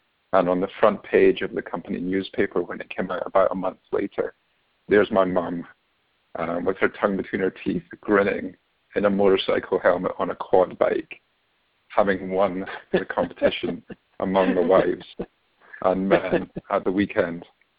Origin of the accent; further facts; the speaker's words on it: Scotland, United Kingdom; moved away as an adult; now in United States; Yeah, I was born in Scotland and lived there until I was in my 20s and moved to the U.S. about 18 years ago.